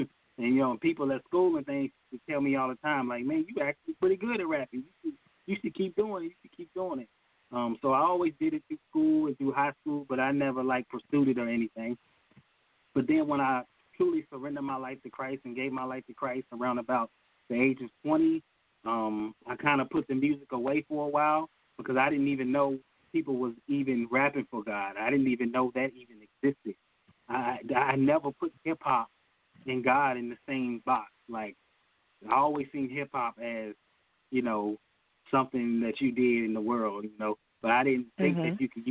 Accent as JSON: {"language": "English", "town": "Amherst", "region": "Virginia", "country": "United States", "said": "Okay, well, I am from Amherst, Virginia."}